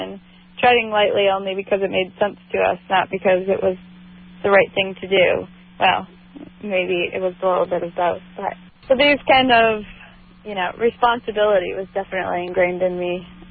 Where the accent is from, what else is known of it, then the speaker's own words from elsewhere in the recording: Ann Arbor, Michigan, United States; So I grew up outside of Ann Arbor, Michigan.